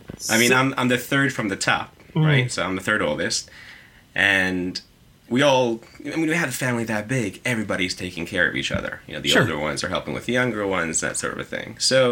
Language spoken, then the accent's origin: English; Brooklyn, New York, United States; born there; So I grew up in, actually rather, I was born in Brooklyn. I didn't grow up there for most of my life, but...